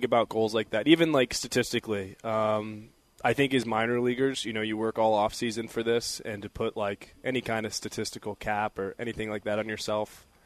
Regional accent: Haddonfield, New Jersey, United States; They were they started in my hometown, Haddonfield, and then they moved to Philly, and everybody was devastated.

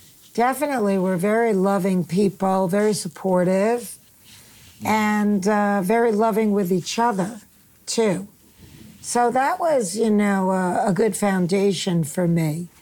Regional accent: Queens, New York, United States; Back in Queens, I didn't really dress like the other kids.

